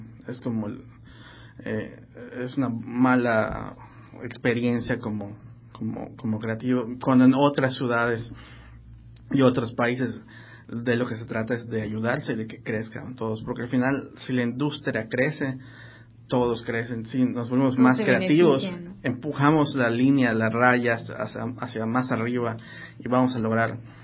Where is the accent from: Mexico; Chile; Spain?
Mexico; Yucatán; Nosotros también somos parte de México, pero si vas a la Ciudad de México y ven un yucateco trabajando en publicidad, era yo como un bicho raro.